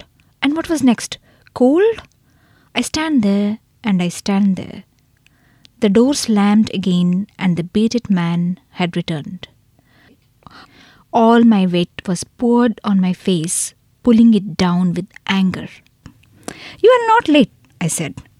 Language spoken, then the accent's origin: English; Bhubaneswar, Odisha, India; moved away as an adult; also born or lived in Mumbai / Melbourne; now in Sydney, Australia; I'm basically born and brought up in Bhubaneswar, which is the capital city of Odisha.